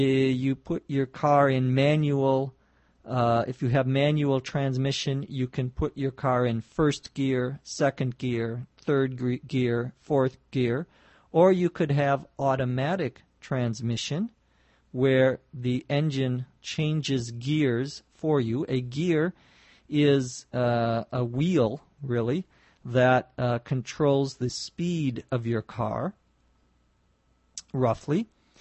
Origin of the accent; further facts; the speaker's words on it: Los Angeles, California, United States; from Los Angeles, California.